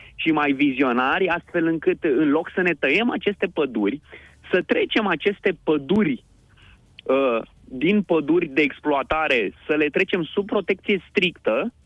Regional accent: Argeș, Romania

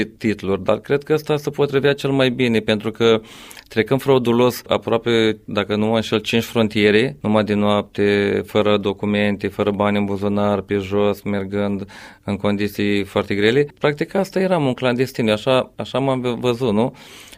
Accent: Tecuci, Galați County, Romania; born there; also born or lived in Germany; M-am născut în Tecuci pe 24 martie 1972, un absolvent de liceu. În perioada 94-96 am plecat și eu din țară ca mulți tineri. Am stat mai bine de 2 ani de zile în Germania. M-am întors acasă

